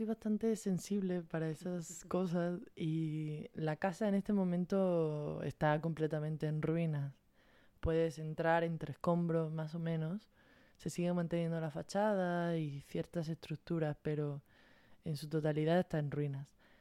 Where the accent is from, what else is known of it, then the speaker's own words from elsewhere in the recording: Orihuela, Valencian Community, Spain; moved away as an adult; now in Mexico City, Mexico; Sí, yo soy de Orihuela, originaria de aquí, en el 95.